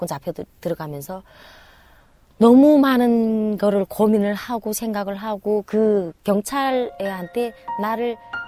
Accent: China; 내가 조선족인데 너무 잘 살고 너무 잘 되니까 이상한 거는 모해를 했다

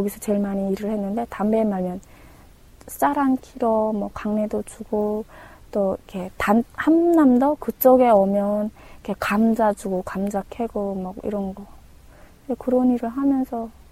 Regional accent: Haeju, South Hwanghae, North Korea; 네, 저는 부산보다도 너무 가까운 항해남도 해주시 시골에서 자랐는데요. 또 저희 고향에 되게 북한의 어대 명산인 구월산이 있어요. 그 구월산이 마주 보이는 곳으로 저는 자랐습니다.

